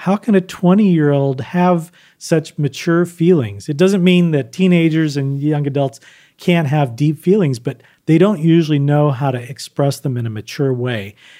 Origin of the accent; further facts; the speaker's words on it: Texas, United States; or as we would say, I grew up in Texas, the Naked Dance.